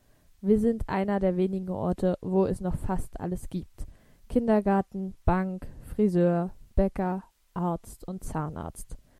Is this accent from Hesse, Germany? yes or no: no; Wollin, Brandenburg, Germany; Im Westen von Brandenburg, in Fleming. Nicht so weit von der Stadt Brandenburg an der Havel.